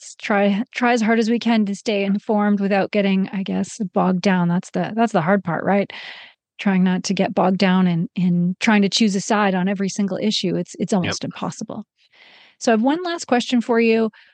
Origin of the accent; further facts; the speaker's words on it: Canada; I'm originally from Canada, and I thought, well, I owned land in the U.S. as a Canadian